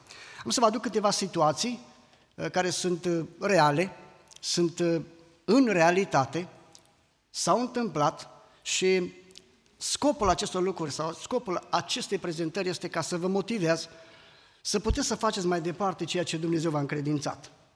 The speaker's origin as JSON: {"language": "Romanian", "region": "Olt County", "country": "Romania", "said": "Vin din Olt, o zonă care, așa cum este, oameni cu diferite probleme, cu diferite situații"}